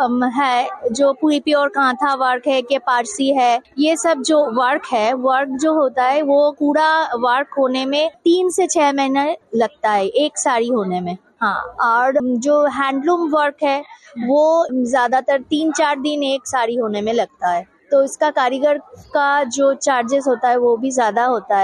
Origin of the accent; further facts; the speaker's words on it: West Bengal, India; हम बंगाल से आए हैं और